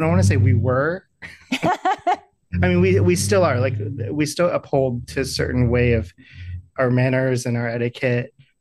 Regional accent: Oakville, Ontario, Canada; moved away as an adult; now in New York, United States; I'm originally from Oakville, Ontario, which is just the suburbs outside of Toronto, about a 20-minute drive. So I lived there up until the age of 35.

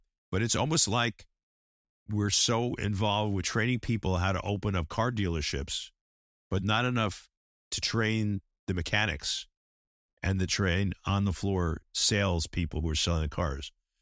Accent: The Bronx, New York, United States; he's from the Bronx, I'm originally from the Bronx, and you know, sort of kind of tough, rough and ready approach.

